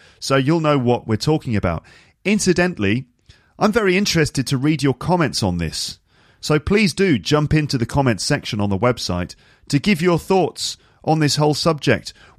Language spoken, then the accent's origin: English; England, United Kingdom; do it very well because I'm English and we don't have really many rhotic sounds